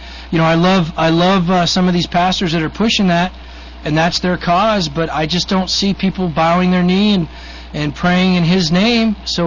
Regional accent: South Africa; Well, those of us that seek it out, because I'm South African.

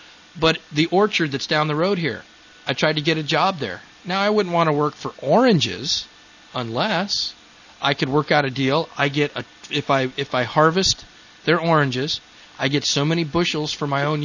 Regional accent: Colorado, United States; I'm from Colorado, man. I didn't tell them my ancestors were from Boston.

